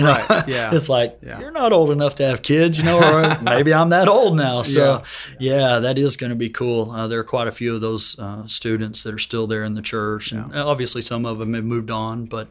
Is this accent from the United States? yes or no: yes; Greenville, Texas, United States; No, I'm not from McAllister. Okay. I grew up in Greenville, Texas.